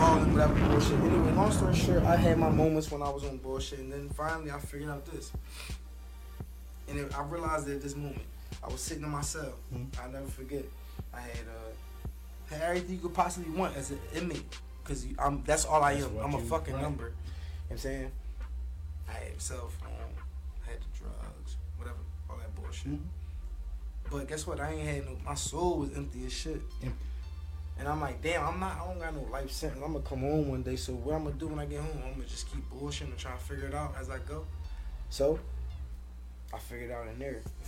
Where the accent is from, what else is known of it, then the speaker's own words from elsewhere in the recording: Philadelphia, Pennsylvania, United States; I'm from Philadelphia. So being Muslim is something that has been incorporated in my life since I've been born.